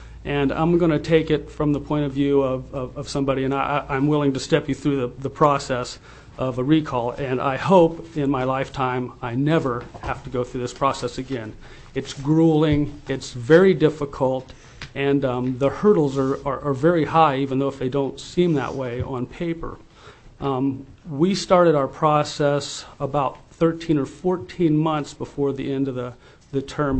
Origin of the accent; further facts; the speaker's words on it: Wasilla, Alaska, United States; I'm from Wasilla area